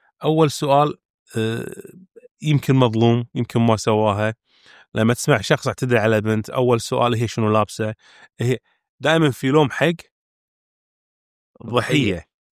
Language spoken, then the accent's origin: Arabic; Kuwait; الناس تعتقد أن أنا مو قاعد أتكلم ككويتي، قاعد أتكلم صورة عامة